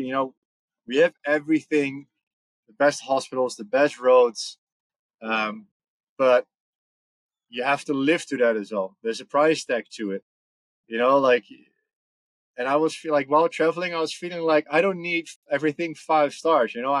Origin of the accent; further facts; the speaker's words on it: Netherlands; English is a second language; So born and raised in the Netherlands. I've been in the Dutch army for 10 years.